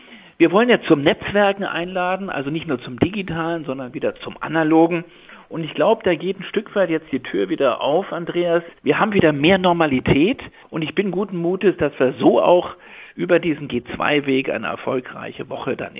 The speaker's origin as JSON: {"language": "German", "region": "Berlin", "country": "Germany", "tie": "born or raised there", "said": "ich bin ja gebürtiger Berliner"}